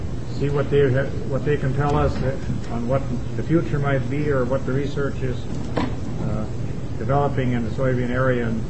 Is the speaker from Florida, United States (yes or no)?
no; Nicollet, Minnesota, United States; I don't think I said where I was from. I'm from Nicklet, Minnesota. My district is Nicklet and Sibley Counties, east of here.